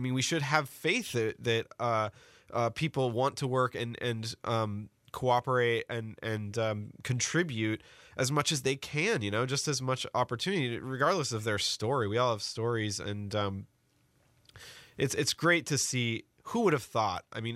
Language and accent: English; Seattle, Washington, United States; growing up in the West, Seattle's a very segregated city. There's huge dichotomies in race and class there.